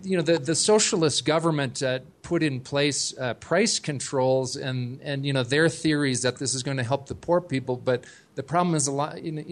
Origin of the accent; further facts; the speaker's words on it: United States; Myself as an American going into Venezuela